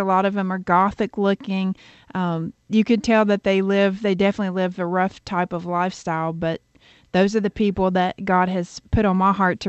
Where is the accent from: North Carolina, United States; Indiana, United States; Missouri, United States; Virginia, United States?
Virginia, United States; Richlands; A really small town called Richlands, Virginia.